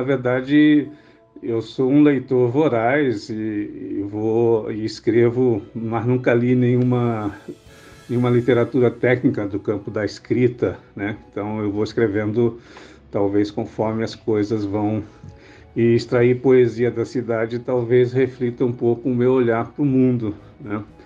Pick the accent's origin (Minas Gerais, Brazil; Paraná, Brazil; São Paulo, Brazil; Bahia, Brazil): Paraná, Brazil; Londrina; born there; Desde que eu nasci em Londrina, 66 anos atrás, eu só vivi em cidades, com pouca presença no mundo que não é urbano.